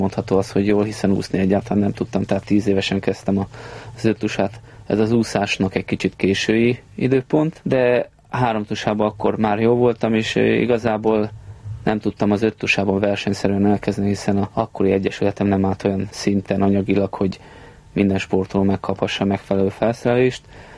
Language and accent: Hungarian; Budapest, Hungary; Nem, belvárosi gyerek voltam, tehát a 8. kerületbe születtem. Később, amikor önálló lakásom lett, akkor költöztem Újpestre.